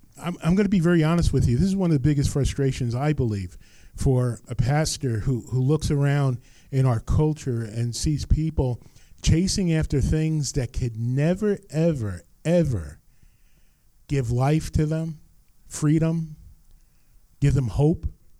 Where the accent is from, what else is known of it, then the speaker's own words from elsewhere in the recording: New Jersey, United States; I grew up in Bergen County.